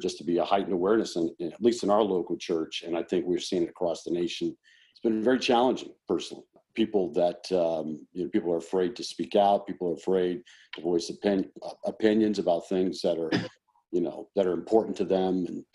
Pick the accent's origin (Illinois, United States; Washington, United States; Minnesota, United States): Washington, United States; Seattle; moved away; I came from Seattle, Washington, and I had never seen a Confederate flag in person until I moved here.